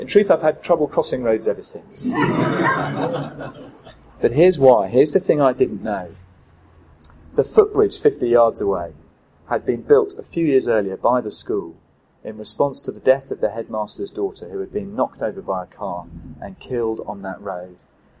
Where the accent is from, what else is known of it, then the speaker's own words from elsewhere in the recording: East of England, United Kingdom; I grew up in Norfolk